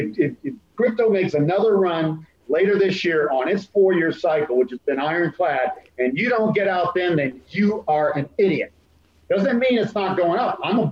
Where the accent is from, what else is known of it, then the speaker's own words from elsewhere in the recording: Australia; And as an Australian investor, when the dollar also booms, it is a safe haven